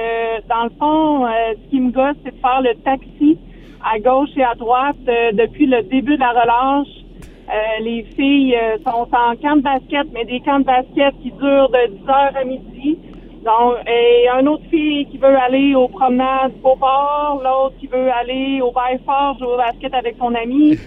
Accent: Charlesbourg, Quebec, Canada; Mais moi, je suis de Charlebourg.

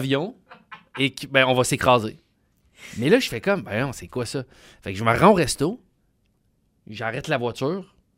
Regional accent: Quebec City, Quebec, Canada; Je viens de Québec, puis je parle souvent de spa.

